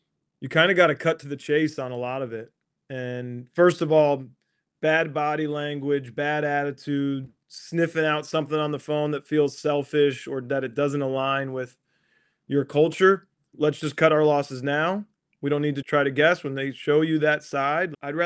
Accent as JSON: {"language": "English", "region": "New Jersey", "country": "United States", "said": "I'm from New Jersey."}